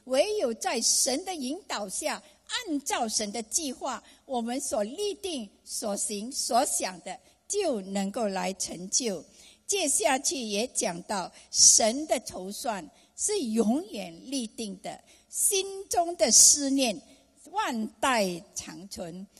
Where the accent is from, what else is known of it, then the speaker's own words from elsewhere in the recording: Malaysia; moved away as an adult; now in Australia; 我在80的年代的时候，我们就开始想要移民，我是从马来西亚来